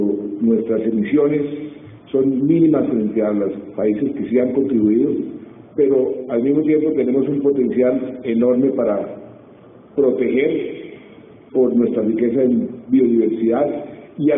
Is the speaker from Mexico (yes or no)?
no; Colombia; por nuestros propios intereses como colombianos